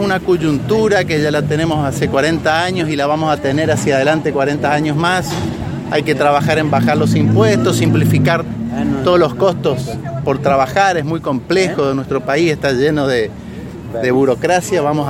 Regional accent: Posadas, Misiones, Argentina; Primero somos argentinos, después somos misioneros y después somos posadeños.

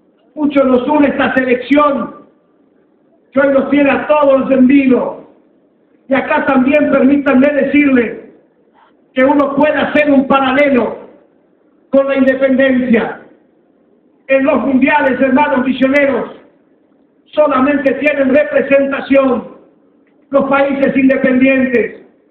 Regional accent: Argentina

